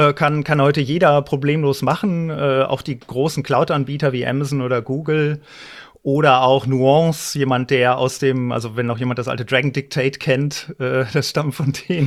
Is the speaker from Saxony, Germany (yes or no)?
no; North Rhine-Westphalia, Germany; Ich komme dummerweise aus Westfalen.